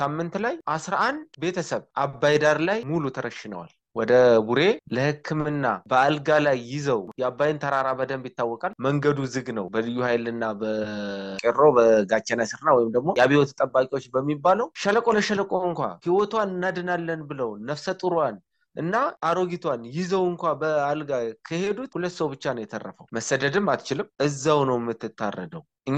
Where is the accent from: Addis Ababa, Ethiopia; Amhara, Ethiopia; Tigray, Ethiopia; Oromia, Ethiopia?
Oromia, Ethiopia; የወለጋ ልጅ ኪረም ወረዳ አሮ አዲስ ዓለም ቀበሌ ተወልጄ ያደግኩኝ እና አሁንም በዛው አካባቢ በቅርብ ርቀት ላይ የምገኝ ወጣት ነኝ